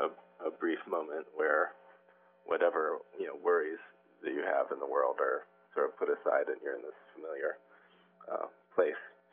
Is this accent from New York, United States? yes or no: no; Kentucky, United States; I grew up in Kentucky when I was little, in eastern Kentucky, and then when I was a little older in central Kentucky